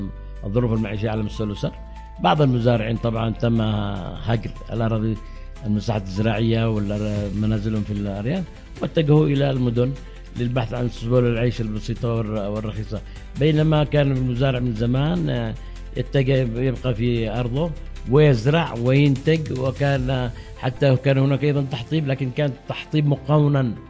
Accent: Yemen; مثلا لو لاحظ عندنا في اليمن أمطار تأتينا على خلال موسمين

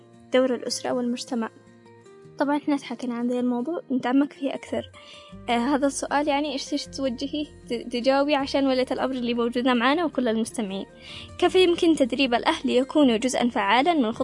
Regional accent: Yemen; إحنا مجتمع يمني

